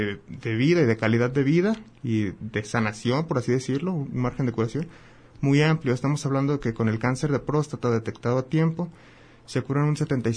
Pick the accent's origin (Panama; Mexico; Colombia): Mexico; A fin de cuentas somos mexicanos